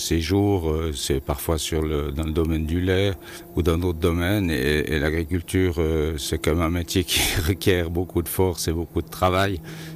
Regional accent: Châteaudet, Switzerland; Je suis né à Châteaudet, dans une famille paysanne. À l'âge de 16 ans, j'ai repris l'exploitation agricole de mon père.

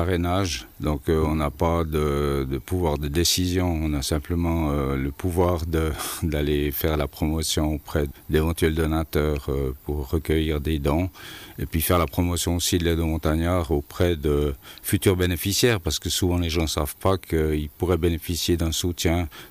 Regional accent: Châteaudet, Switzerland; Je suis né à Châteaudet, dans une famille paysanne. À l'âge de 16 ans, j'ai repris l'exploitation agricole de mon père.

